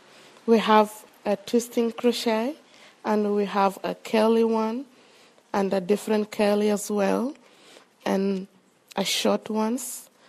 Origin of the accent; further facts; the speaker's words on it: South Sudan; English is a second language; now in Hobart, Australia; I'm from South Sudan. I live in Hobart for 10 years.